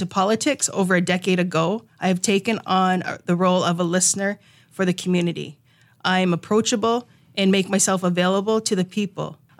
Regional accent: Waterford, Ontario, Canada; I was raised in Waterford, Ontario, by … along with my three older brothers. Despite this, I maintained a strong connection to the Six Nations community

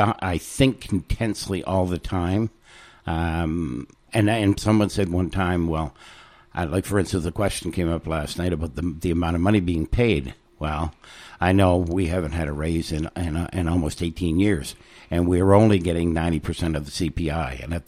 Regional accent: Oromocto, New Brunswick, Canada; also born or lived in Sackville; I was born in Sackville in 1955. That makes me 67. I grew up in Oromocto. My father was in the military. Then I moved here to Sackville in 1977.

